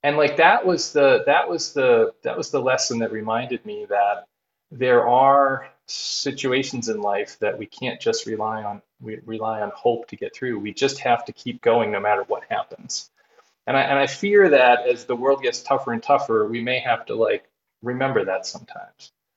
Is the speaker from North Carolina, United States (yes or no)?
no; Boston, Massachusetts, United States; I'm from Boston, which tends to have a very traditionalist root.